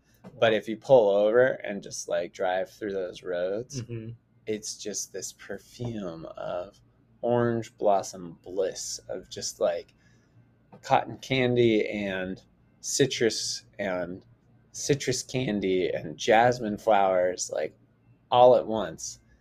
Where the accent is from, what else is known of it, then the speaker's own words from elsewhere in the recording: California, United States; I grew up in Southern California, growing, smelling orange blossoms